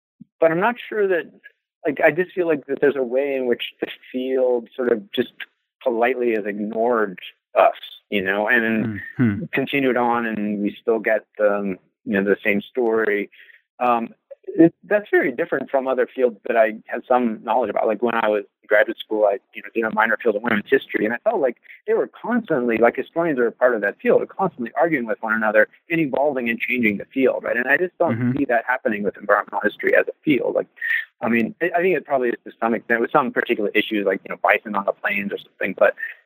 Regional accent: Kentucky, United States; And so growing up in Kentucky, I had a sense of, how race works in the South.

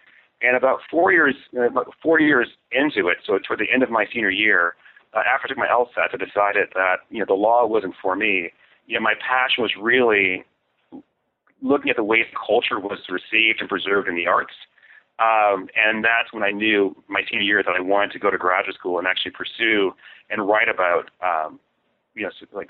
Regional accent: Buffalo, New York, United States; And I'm from Buffalo, and the reason why I say Buffalo is useful as a sort of framing biography for me

